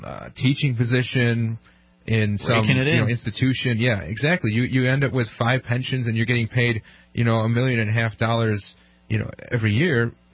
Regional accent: Milwaukee, Wisconsin, United States; Yes, I'm from Wisconsin. I'm from Milwaukee originally.

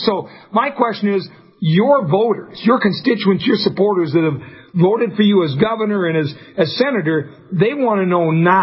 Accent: North Dakota, United States; hey, we're from North Dakota, he's our senator, you can talk to him when we're done.

